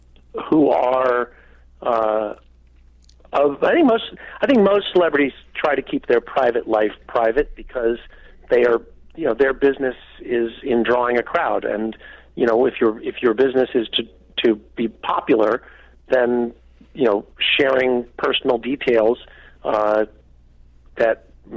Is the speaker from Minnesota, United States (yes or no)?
no; Houston, Texas, United States; also born or lived in Los Angeles; I grew up in Houston and then in Los Angeles